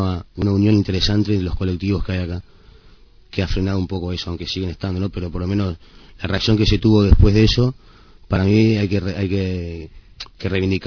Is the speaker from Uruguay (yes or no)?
yes; Montevideo, Uruguay; para mí este barrio es lo más parecido a donde yo me crié, en Montevideo